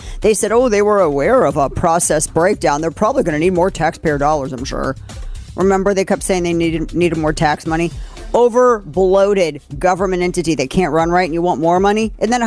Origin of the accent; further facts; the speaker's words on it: St. Louis, Missouri, United States; to get to my hometown in St. Louis.